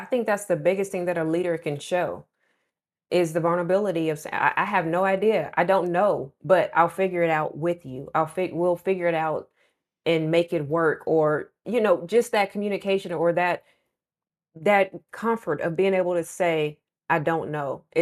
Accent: Oklahoma, United States; I grew up in Oklahoma. I still live in Oklahoma. We're not known for being diverse.

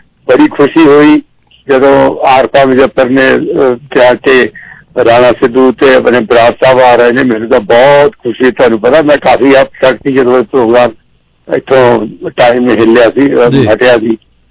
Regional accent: Punjab, India; ਸਾਹਨੇਵਾਲ ਦੀ seat ਜਿਹਦੇ ਚ ਮੇਰਾ ਪਿੰਡ ਵੀ ਪੈਂਦਾ।

